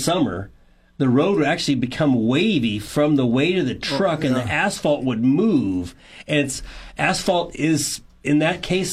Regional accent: United States; That's a big change of mindset as an American.

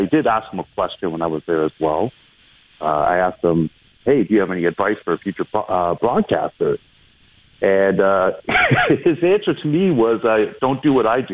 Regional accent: Brampton, Ontario, Canada; I grew up in Brampton, and my whole entire military career has been either on the West Coast in the U.S. or on the East Coast.

